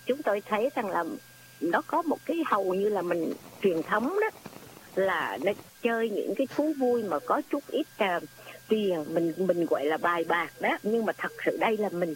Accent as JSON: {"language": "Vietnamese", "town": "Huế", "region": "Thừa Thiên Huế", "country": "Vietnam", "said": "Trong gia đình chúng tôi á thì chỉ có một cái là chơi sâm hường vì chúng tôi là người Huế."}